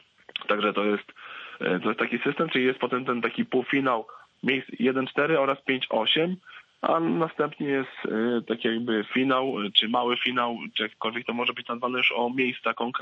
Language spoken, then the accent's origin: Polish; Pomeranian Voivodeship, Poland; jestem z Trójmiasta